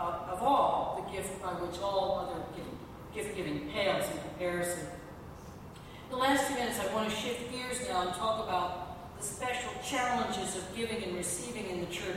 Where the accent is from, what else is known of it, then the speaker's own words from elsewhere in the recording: United States; looking at me because I am from the United States